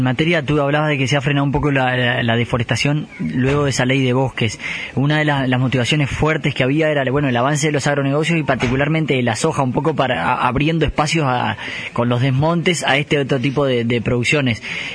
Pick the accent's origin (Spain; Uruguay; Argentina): Uruguay; yo como uruguayo